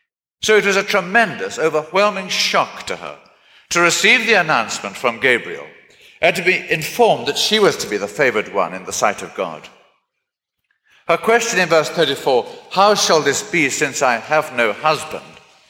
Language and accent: English; Kabari, Kenya; born there; I was born in East Africa, and at a time when our family was living in a place called Kabari.